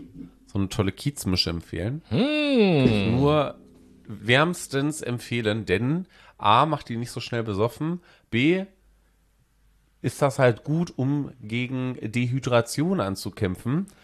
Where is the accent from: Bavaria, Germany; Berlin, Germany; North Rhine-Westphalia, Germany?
North Rhine-Westphalia, Germany; Bei uns in Ostwestfalen, da wo ich ja wegkomme, da ist ein Radler mit Fanta.